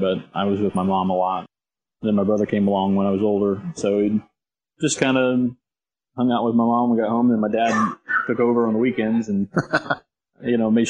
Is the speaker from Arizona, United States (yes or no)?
no; Muncie, Indiana, United States; now in Central Florida, United States; I am from Muncie, Indiana. A lot of great people were produced from there.